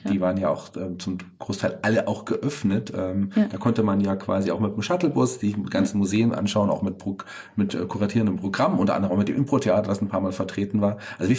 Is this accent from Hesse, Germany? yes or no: yes; Fulda, Hesse, Germany; ich bin gebürtiger Fulderer, kenne mich eigentlich in Fulda gut aus